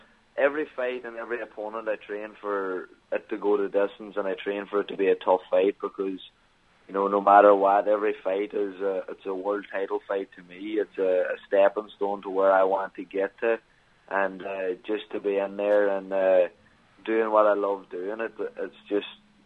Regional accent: County Donegal, Ireland; now in Los Angeles, United States; I'm over here from Ireland, as we all know, up in Donegal. To come over here to LA, it's a big change, so it is.

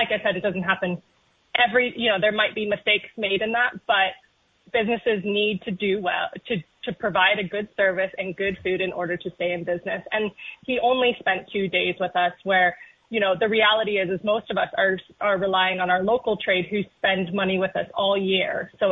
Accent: Texas, United States; also born or lived in Australia; now in Ireland; I'm from the States originally. I'm from Texas. And I also lived in Australia for a long time.

